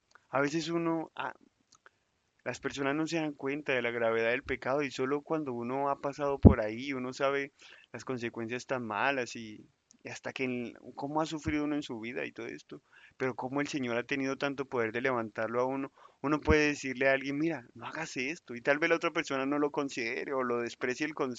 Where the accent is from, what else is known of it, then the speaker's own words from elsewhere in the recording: Colombia; ¿Y cuánto nos toca aprender aún nosotros como colombianos que a veces gritamos por todo?